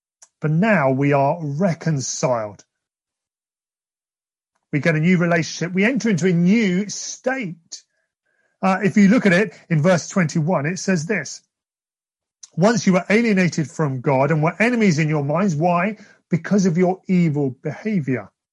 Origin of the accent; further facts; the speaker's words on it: Wallington, London, United Kingdom; as some of you will know, when I was a teenager, we moved away from Wallington and we went up north of the river, my family. And I started a new school.